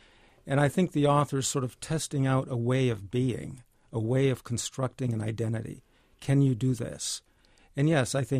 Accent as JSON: {"language": "English", "region": "Michigan", "country": "United States", "tie": "born or raised there", "said": "Well, I grew up in Michigan."}